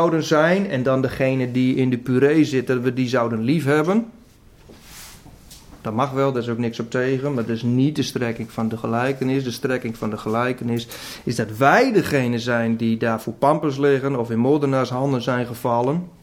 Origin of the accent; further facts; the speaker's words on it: Groningen, Netherlands; Ik ben een Groninger.